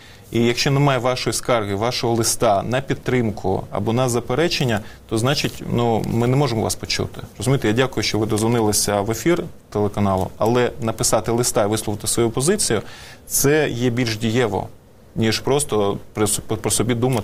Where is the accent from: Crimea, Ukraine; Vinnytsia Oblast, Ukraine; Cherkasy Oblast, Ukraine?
Crimea, Ukraine; Спасибо, я прекрасно, як кримчанин, розуміє російський язик.